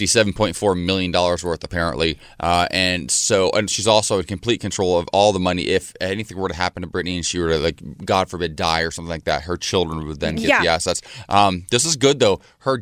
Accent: Ohio, United States; I'm from Ohio, and we don't actually say the name of that state up north.

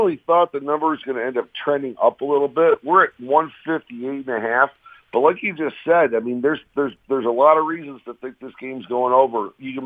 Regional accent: Detroit, Michigan, United States; now in Las Vegas, United States; maybe it was just growing up in Detroit or something like

